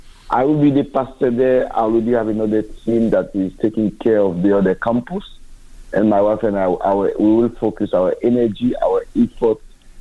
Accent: Haiti; English is a second language; When I was a kid, I remember growing up in Haiti, I had malaria, typhoid, all sort of, you know, disease regarding to unsafe water.

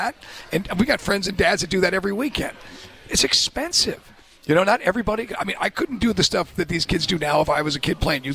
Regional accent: Long Island, New York, United States; where I grew up in Long Island.

